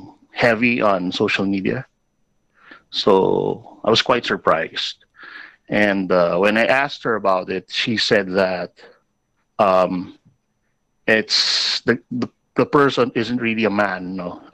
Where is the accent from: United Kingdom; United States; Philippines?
Philippines; Bicol Region; All right. I'm from Bicol.